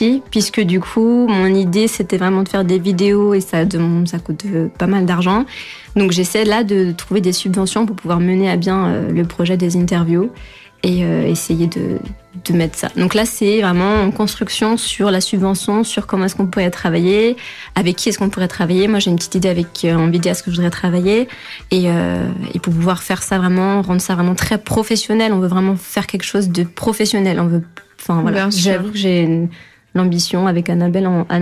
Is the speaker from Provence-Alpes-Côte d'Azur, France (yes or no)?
no; Lyon, Auvergne-Rhône-Alpes, France; À l'Université de Lyon, puisque on est lyonnais.